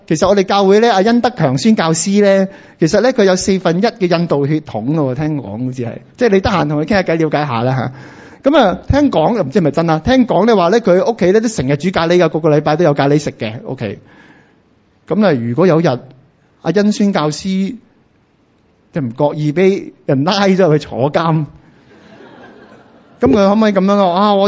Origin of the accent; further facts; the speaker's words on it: China; 即係我哋中國人拜偶像咧，都會擺個橙、擺個碌柚喺度㗎